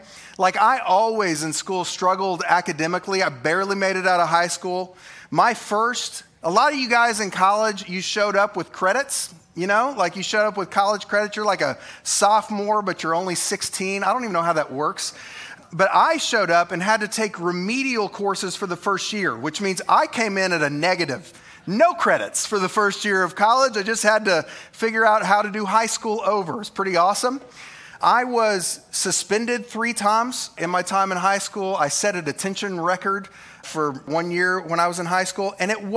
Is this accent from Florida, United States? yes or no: no; Oklahoma, United States; Like, this is the perfect picture of my home state.